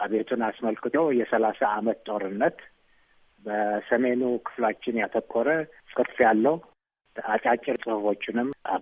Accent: Aksum, Tigray, Ethiopia; እኔ ተወልጄ ያደግኩት የመጀመሪያ ደረጃ ትምህርትን ያጠናቀቅኩት አክሱም ከተማ ነው። ሁለተኛ ደረጃ ቅድስት ሥላሴ ትምህርት ቤት አዲስ አበባ ካጠናቀቅኩ በኋላ

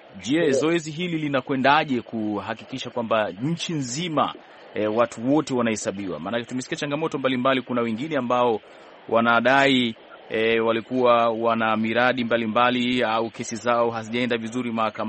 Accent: Ujiji, Kigoma, Tanzania; Ukanda ule ule, mi natokea pale Ujiji

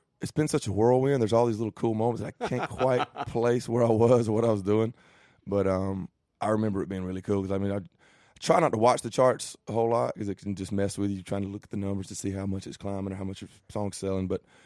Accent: Atlanta, Georgia, United States; But I grew up in Atlanta, or about an hour from Atlanta

